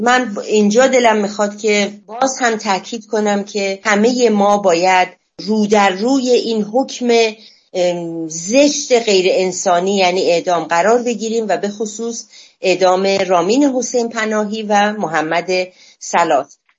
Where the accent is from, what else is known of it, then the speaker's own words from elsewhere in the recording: Iran; از خودم به عنوان یک ایرانی توقعی دارم، از کشورم توقعی دارم